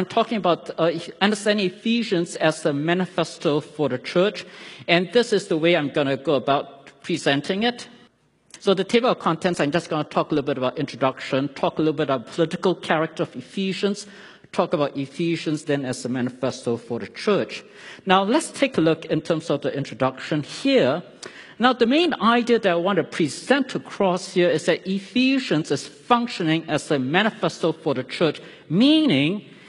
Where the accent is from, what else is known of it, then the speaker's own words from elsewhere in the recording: Singapore; now in United States; I grew up in Singapore